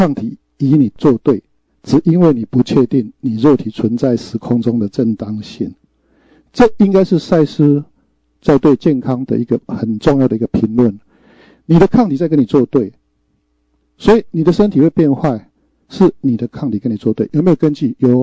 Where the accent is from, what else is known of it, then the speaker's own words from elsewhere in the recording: China; 我们中国人在讲说